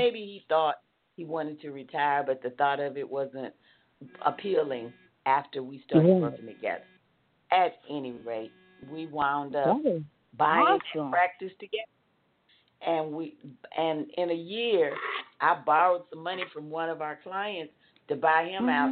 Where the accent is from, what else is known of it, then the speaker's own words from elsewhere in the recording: Chattanooga, Tennessee, United States; When growing up in Chattanooga, I had like three different aunts that I spent the bulk of my time with.